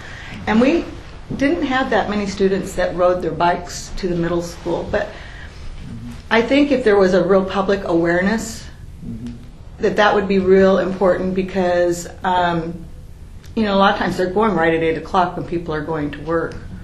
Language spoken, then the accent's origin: English; Salem, United States; I have not here, but I'm growing up in Salem. I rode the bus all the time